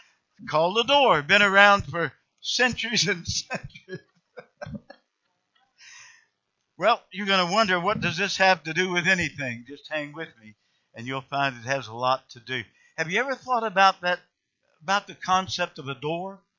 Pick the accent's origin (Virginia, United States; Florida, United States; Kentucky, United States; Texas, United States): Virginia, United States; Roanoke; born there; My dad showed me that house that I was born in Roanoke.